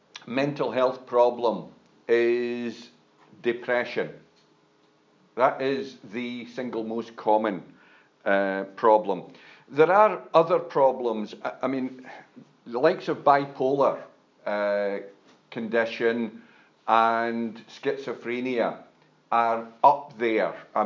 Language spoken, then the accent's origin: English; Scotland, United Kingdom; I'm a Scotsman, what can you do?